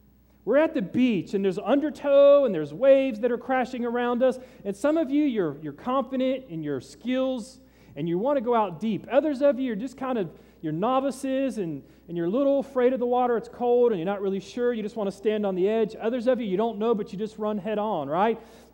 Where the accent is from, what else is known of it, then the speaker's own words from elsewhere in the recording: Titusville, Florida, United States; Many of you know I grew up in Central Florida, Titusville, where the shuttles took off.